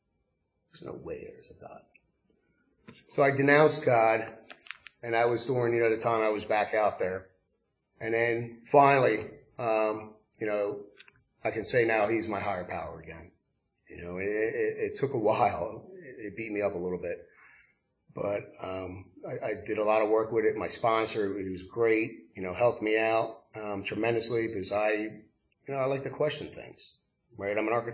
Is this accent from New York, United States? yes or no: no; Philadelphia, Pennsylvania, United States; I was born and raised in Germantown, Philadelphia. I don't know if some of you people may know about that area, right? I lived on Norwood Street, right off of Nedro Avenue.